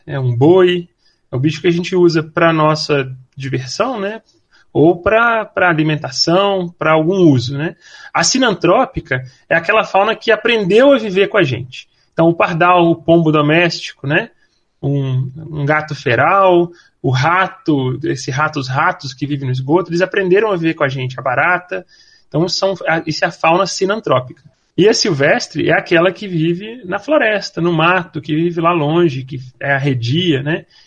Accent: Minas Gerais, Brazil; moved away; Então, o Mato Grosso do Sul, eu não sou daqui, né? Eu sou mineiro.

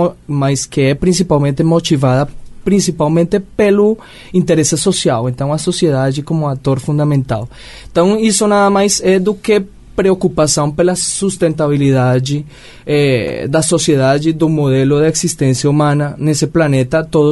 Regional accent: Colombia; Portuguese is a second language; now in Brazil; Na minha trajetória lá na Colômbia, eu sou colombiano

